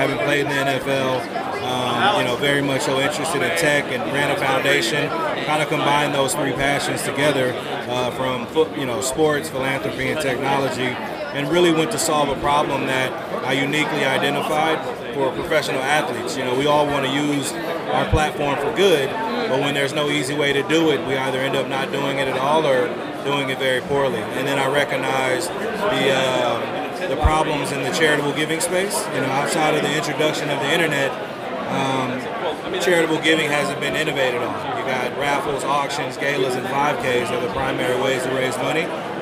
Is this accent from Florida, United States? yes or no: no; Houston, Texas, United States; also born or lived in Silicon Valley; Yeah, so I mean, originally I'm from Houston, right? Born and raised here, went to Haley Taylor before going on to Duke University.